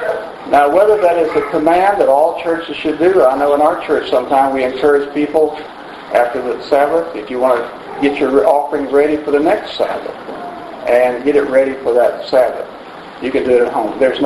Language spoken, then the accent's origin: English; Prague, Oklahoma, United States; He's from Prague, and I'm from Prague too.